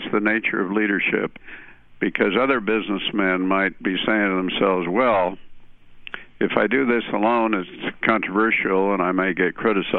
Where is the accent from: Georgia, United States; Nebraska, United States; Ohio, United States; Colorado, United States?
Nebraska, United States; I was brought up in Nebraska, and we used to have something called the turkey shoot, you know?